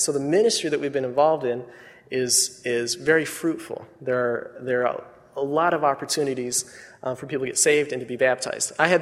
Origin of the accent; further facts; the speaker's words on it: United States; Because I'm an American.